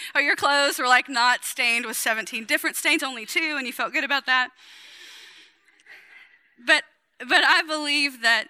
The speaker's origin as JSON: {"language": "English", "region": "the South", "country": "United States", "said": "Even if it's superficial, and I'm from the South where we can just lie about everything, you know, and do it really well."}